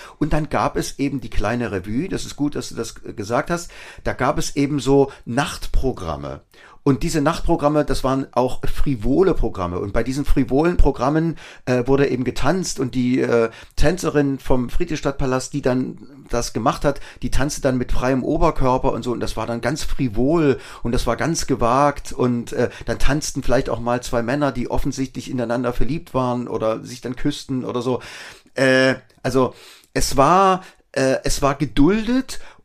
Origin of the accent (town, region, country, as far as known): East Germany, Germany